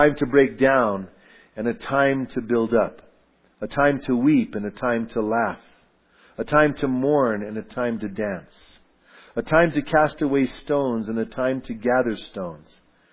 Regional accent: Bernalillo, New Mexico, United States; And I grew up in the town I grew up in Bernalillo, was interesting because right above Bernalillo, up on the hill, was a place called Placitas.

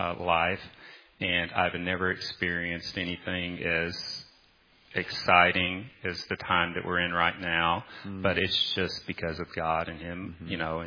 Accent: the South, United States; I grew up in the South, like I said, and I wanted to say amen so many times out loud

